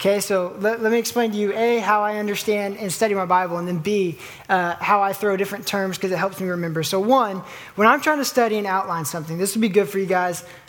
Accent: Oklahoma, United States; But wrestling, I grew up in Oklahoma, that's our sport.

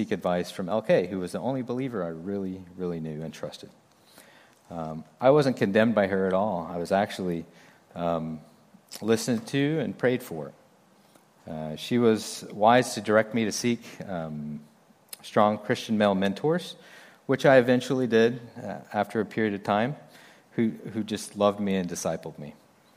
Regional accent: Oklahoma City, Oklahoma, United States; I'm from Oklahoma, the Oklahoma City area

